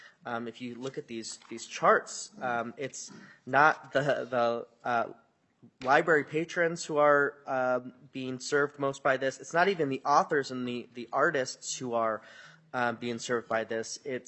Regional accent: Minnesota, United States; I'm from Greater Minnesota

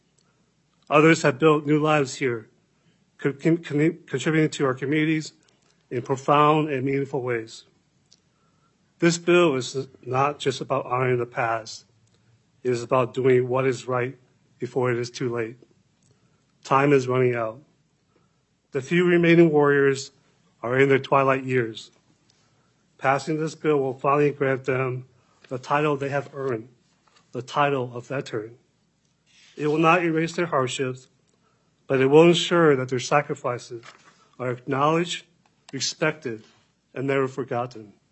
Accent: United States; I am American and a proud graduate of West Point and a retired U.S. Army colonel.

